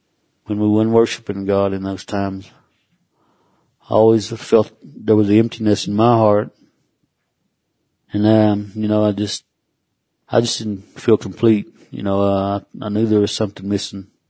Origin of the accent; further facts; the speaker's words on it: Chewy, Oklahoma, United States; I'm Cherokee from Chewy, Oklahoma. Seem like I come from a proud people. We're under 200 to 300,000 tribal members. And we were moved from North Carolina, Alabama way.